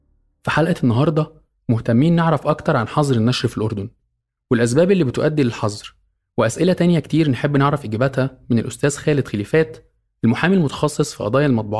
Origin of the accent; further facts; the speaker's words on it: Egypt; وكان بيتوارد في الإعلام عندنا في مصر